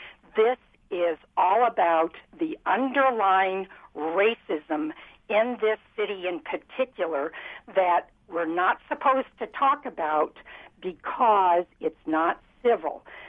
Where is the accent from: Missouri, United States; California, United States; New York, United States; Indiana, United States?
Indiana, United States; Indianapolis; And as a fifth-generation Hoosier, and having been born and raised in Indianapolis, but by progressive parents who were Republicans